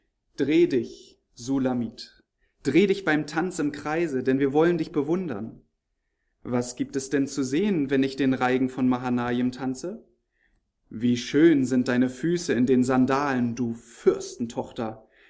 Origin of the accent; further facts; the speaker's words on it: Malchow, Mecklenburg-Vorpommern, Germany; Ja, ich komme aus Malchow. Das ist auch eine schöne Urlaubsstadt.